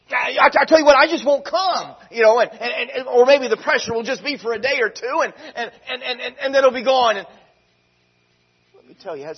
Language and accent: English; United States; born there; I'm so glad I was born in America.